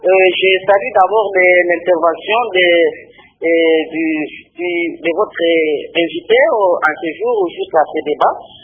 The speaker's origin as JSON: {"language": "French", "region": "Katanga", "country": "DR Congo", "said": "ici chez nous au Katanga, je prends l'exemple de la ville d'Ikasi où moi je suis en train de vivre."}